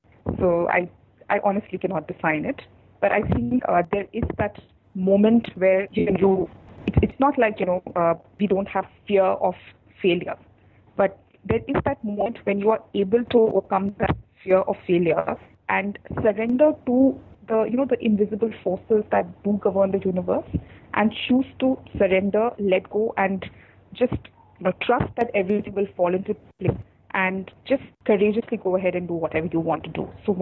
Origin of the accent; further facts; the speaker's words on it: India; first language Bengali; English is a second language; So, I speak Bengali as my mother tongue. And, you know, of course, Hindi is a national language. So, I come from a Bengali background. And if you've heard of the city of Calcutta, I stay somewhere close to Calcutta.